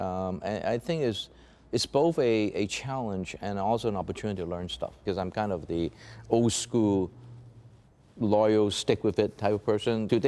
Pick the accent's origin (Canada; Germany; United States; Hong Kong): Hong Kong; English is a second language; Well, actually, I came from a relatively poor beginning because my parents, although my fathers are quite educated, but they were refugee from China.